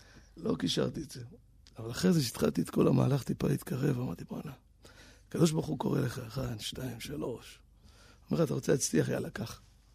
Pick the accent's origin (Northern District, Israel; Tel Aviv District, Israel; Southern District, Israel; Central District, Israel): Tel Aviv District, Israel; Tel Aviv; גדלתי בדרום תל אביב, אחרי זה עברתי לפנימיה, אחרי זה קיבוץ.